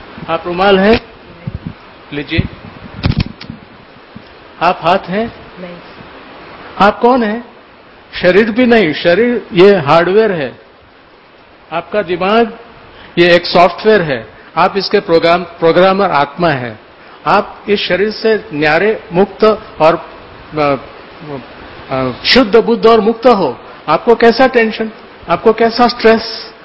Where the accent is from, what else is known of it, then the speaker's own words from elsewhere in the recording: Ahmedabad, Gujarat, India; अहमदाबाद से हूँ, प्रोफेसर हूँ, बच्चों को पढ़ाते हैं